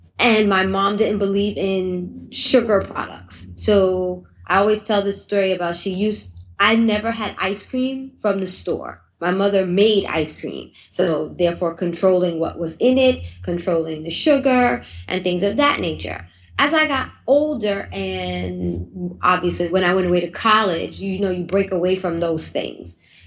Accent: Brooklyn, New York, United States; So I grew up in Brooklyn, and my mother is from South Carolina.

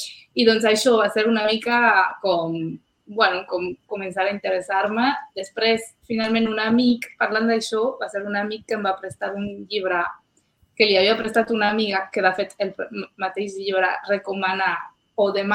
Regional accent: France; Catalan is a second language; also born or lived in Mexico; Jo soc francesa, vaig viure a Mèxic 5 anys i vaig tornar més o menys fa 5 anys.

